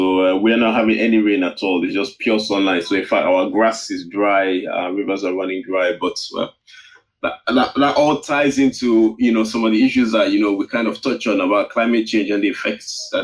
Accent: Nigeria; And obviously, as a Nigerian, I've, you know, tried to apply some of what I've learned or what I've seen to what we have back home

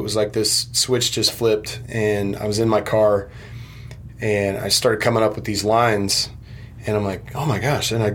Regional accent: Washington, United States; I grew up about an hour north of Seattle.

